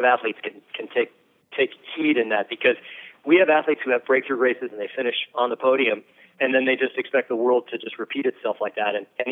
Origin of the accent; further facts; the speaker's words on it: Colorado, United States; I was born in Detroit, and I grew up in Colorado. I have to confess, I miss seasons.